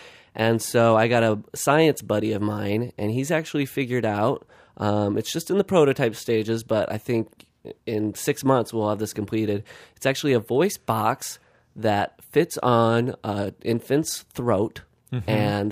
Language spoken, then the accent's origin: English; New Orleans, Louisiana, United States; Yeah. Well, I'm originally from New Orleans.